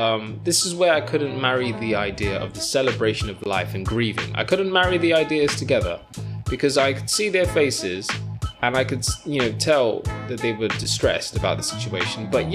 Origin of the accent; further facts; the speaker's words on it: Nigeria; I made a great discovery. I don't think I'm very Nigerian. I don't think so. I didn't want to eat the jollof rice, and that is saying something.